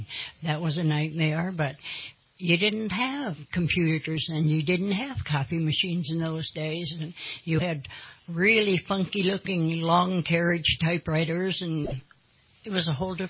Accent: New York, United States; And I was raised in Western New York State, so I went into boot camp in that area.

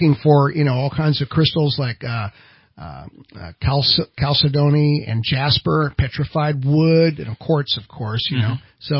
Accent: Lewiston, California, United States; So we were camping in Lewiston, which is my hometown. I came from Trinity County.

